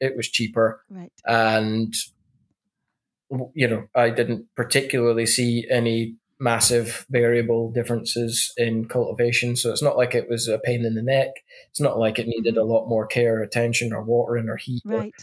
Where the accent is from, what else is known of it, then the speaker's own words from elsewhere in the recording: Scotland, United Kingdom; that's not just because I'm Scottish